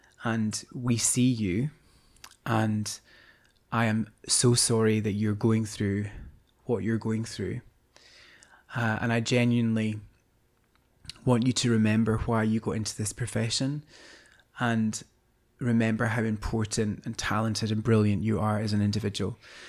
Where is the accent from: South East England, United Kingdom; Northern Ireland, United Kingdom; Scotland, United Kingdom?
Scotland, United Kingdom; Glasgow; I felt like I was going up in the world because I'm from Glasgow, but I felt like I really made it when I got to Edinburgh, you know?